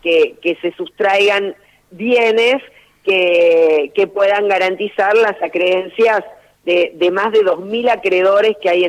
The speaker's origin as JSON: {"language": "Spanish", "region": "Santa Fe", "country": "Argentina", "said": "lo tomé como santafesina y como argentina muy bien."}